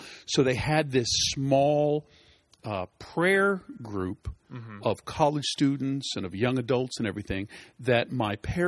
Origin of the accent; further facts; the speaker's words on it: Philadelphia, Pennsylvania, United States; I was born and raised in the Catholic Church of Philadelphia, which is kind of an old, very Catholic, very ethnic city.